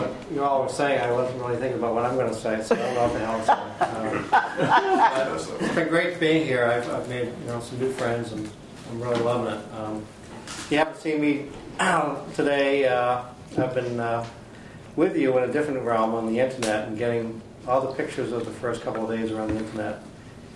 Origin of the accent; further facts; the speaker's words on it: Massachusetts, United States; But anyway, I'm from Massachusetts